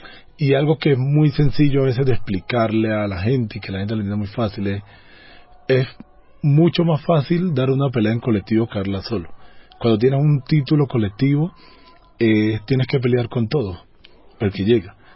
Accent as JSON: {"language": "Spanish", "town": "Buenaventura", "region": "Valle del Cauca", "country": "Colombia", "tie": "born there", "said": "aunque soy negro, pero soy negro de la ciudad. Yo nací en Buenaventura. Zona urbana de Buenaventura, aunque era un barrio muy popular"}